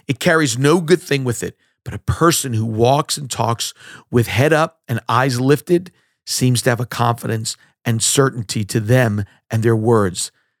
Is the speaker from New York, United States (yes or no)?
yes; Long Island, New York, United States; As I was growing up on Long Island, New York, I had the wonderful opportunity to overhear my Russian grandmother pray.